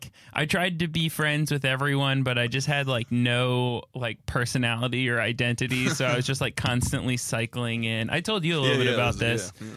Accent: Seattle, Washington, United States; Place called Garfield in Seattle.

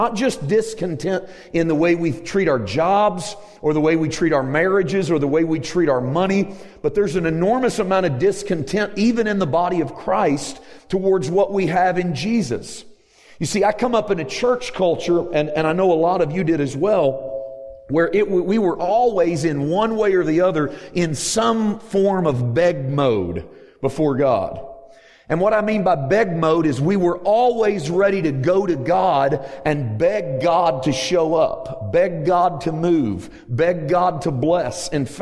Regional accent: Missouri, United States; now in Santa Clarita, United States; I know. I come from Missouri, and it was just as humid there as it is here.

